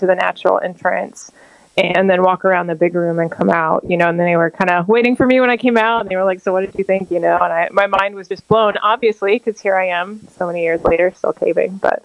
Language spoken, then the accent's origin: English; Michigan, United States; I grew up in Michigan, and so I knew about caves, but I had never really been to a cave before.